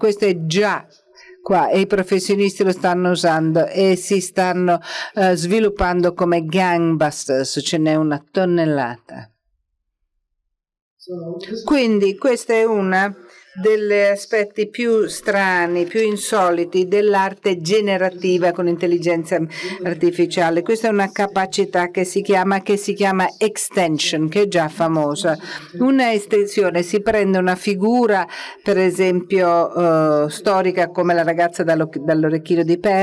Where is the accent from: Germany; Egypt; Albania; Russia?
Egypt; Io sono cresciuta in Egitto ed ero ossessionata.